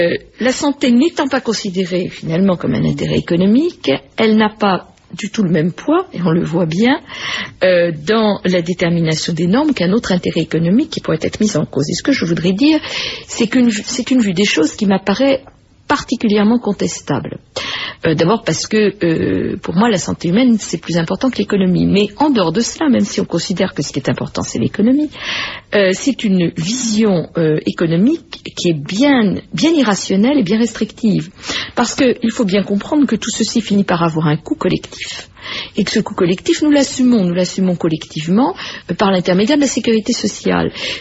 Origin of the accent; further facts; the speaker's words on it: France; on n'a pas beaucoup avancé, au moins chez nous en France.